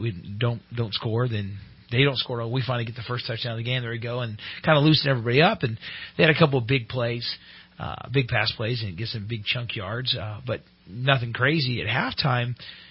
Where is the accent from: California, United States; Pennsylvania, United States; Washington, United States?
California, United States; I'm from Central Valley.